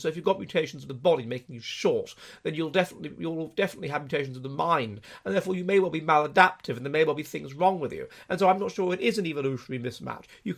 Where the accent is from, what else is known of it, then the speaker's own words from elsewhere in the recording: London, United Kingdom; myself as a Londoner, and I'm a Conservative